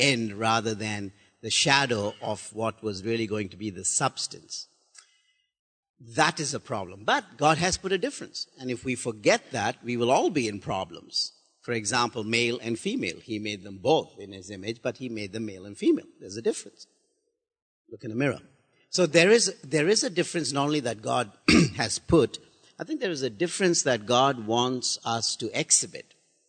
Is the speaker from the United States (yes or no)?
no; India; English is a second language; I grew up in India, born, bred, almost dead in India at one time.